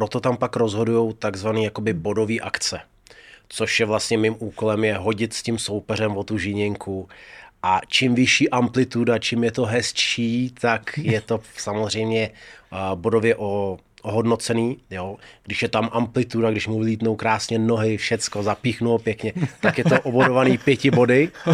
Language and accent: Czech; Dagestan, Russia; Czech is a second language; now in Czechia; jsem byl vlastně z Dagestánu, z Ruska, Ruská federace, tohle. Takže kdybych byl určitě ze Slovenska, tak to občanství mám hned.